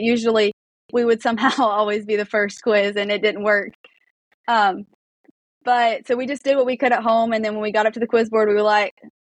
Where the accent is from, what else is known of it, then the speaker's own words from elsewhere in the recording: Little Magnolia, United States; I'm from Little Magnolia. It's a very small town, and somehow I have friends, not somehow, but through Bible quizzing, I have friends from all over the United States.